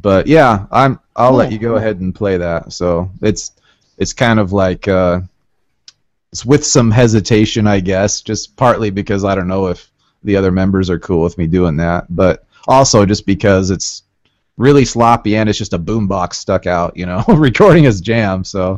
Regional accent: Portland, Oregon, United States; I'm from Portland, and Jonathan had visited Portland with me.

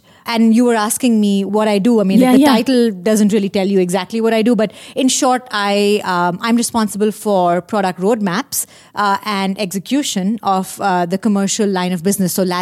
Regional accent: Delhi, India; So I'm from India. I spent my early years growing up in Delhi.

